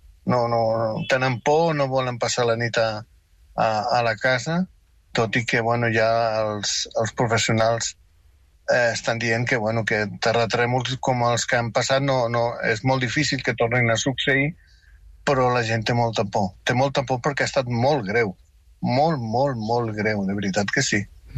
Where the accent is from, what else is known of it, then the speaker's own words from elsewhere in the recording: Catalonia, Spain; born there; accent: South American; also born or lived in Venezuela; tinc un accent sud-americà. Me dono igual, jo m'estimo molt Catalunya, és la meva terra, és on vaig néixer, i m'estimo moltíssim Venezuela perquè és la terra que m'ho va donar tot.